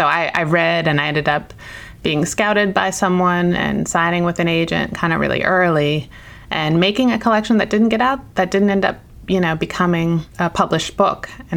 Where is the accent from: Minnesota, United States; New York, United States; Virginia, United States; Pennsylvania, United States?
Virginia, United States; I inherited this idea of home was going back 10 hours to South Carolina, where my aunties and uncles and a bazillion cousins lived, and my grandma, and then coming home to Virginia.